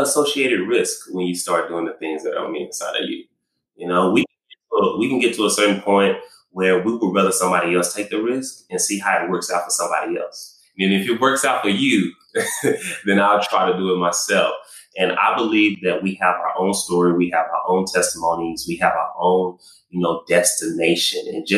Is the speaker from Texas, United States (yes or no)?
yes; Texas, United States; moved away; So I'm from Texas, and when I moved here, I never experienced an NFL football game, right?